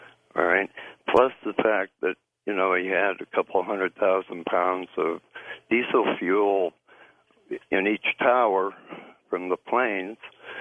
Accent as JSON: {"language": "English", "region": "Midwest", "country": "United States", "tie": "born or raised there", "said": "I grew up in the Midwest, so I know a little bit about tornadoes."}